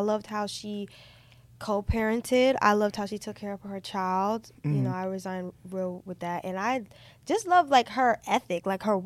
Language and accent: English; New York, United States; I'm from New York.